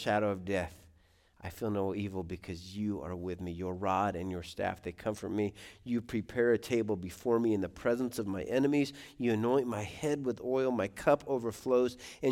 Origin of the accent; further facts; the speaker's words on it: Colorado Springs, Colorado, United States; I grew up in Colorado Springs, and I'd go hunt rabbits with my dad in the mountains in the wintertime.